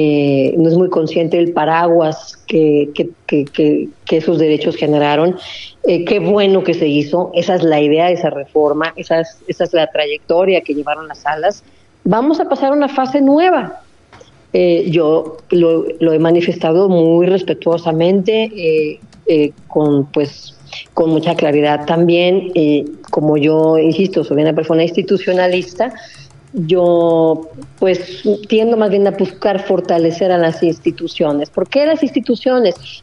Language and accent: Spanish; Mexico; porque pues como mexicana y más que nada como una persona que siempre se ha dedicado al análisis institucional